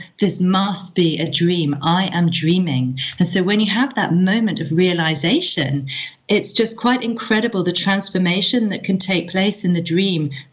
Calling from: Germany; It's the morning. It's like 6 a.m. I'm calling from Germany.

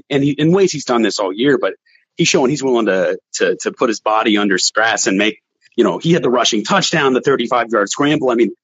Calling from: Boston, Massachusetts, United States; I'm calling in from Boston here.

